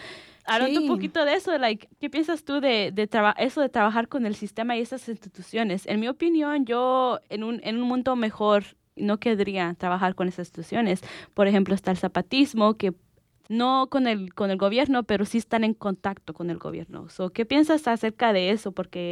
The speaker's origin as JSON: {"language": "Spanish", "country": "Mexico", "lives_now": "United States", "said": "somos americanos, sí, también mexicanos, pero también americanos"}